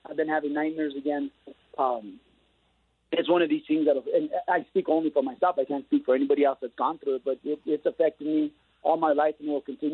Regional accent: Las Vegas, Nevada, United States; I grew up in Las Vegas, very strong Catholic community. My family was extremely involved in the church.

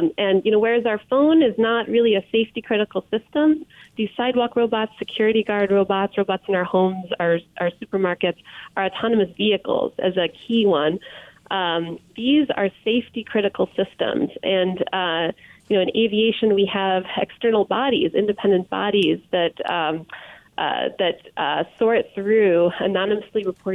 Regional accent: New Jersey, United States; now in Boston, United States; I am from New Jersey originally

